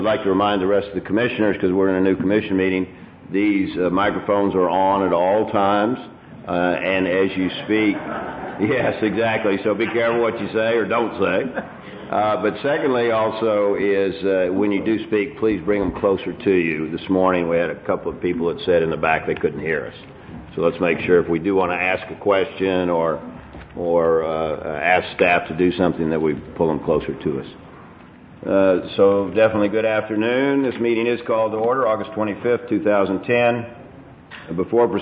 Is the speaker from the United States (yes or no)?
yes; San Antonio, Texas, United States; Wanted to come to San Antonio, my hometown, this year, which was very nice.